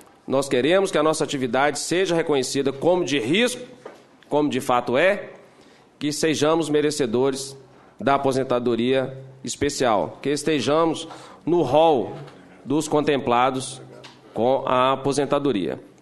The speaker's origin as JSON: {"language": "Portuguese", "region": "Minas Gerais", "country": "Brazil", "said": "Mas também como bom mineiro, né, os mineiros costumam ouvir mais e falar menos"}